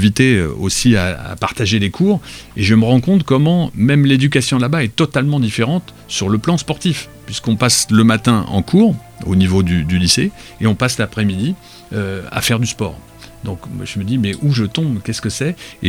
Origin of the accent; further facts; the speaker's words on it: France; chez nous en France